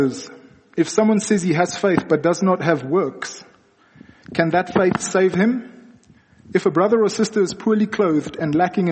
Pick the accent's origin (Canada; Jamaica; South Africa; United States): South Africa; Johannesburg, Gauteng; So many of you know that I'm from Johannesburg, and things work differently in Johannesburg.